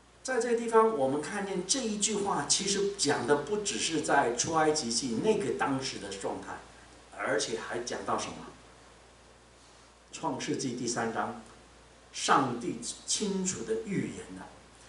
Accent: Taiwan; 我们台湾人很喜欢吃蛇胆的哈

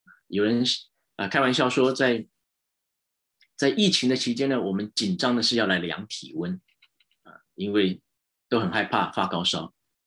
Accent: Taiwan; 那当然我是台湾来的

